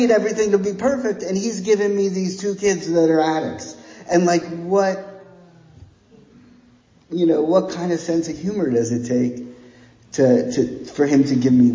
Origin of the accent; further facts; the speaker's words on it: New Jersey, United States; I'm from New Jersey, and every summer we used to get this little crappy little bungalow on the Jersey Shore.